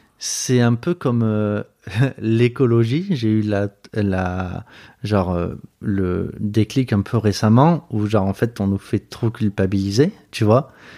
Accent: Marseille, Provence-Alpes-Côte d'Azur, France; also born or lived in Montpellier; Ouais, en fait, moi j'étais dans le sud, j'ai fait mes études à Montpellier, tu vois, j'ai grandi à Marseille, j'ai fait mes études à Montpellier.

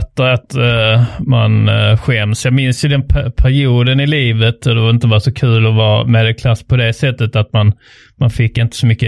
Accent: Trelleborg, Skåne, Sweden; Jag kom då från Trelleborg som är då arbetarstaden.

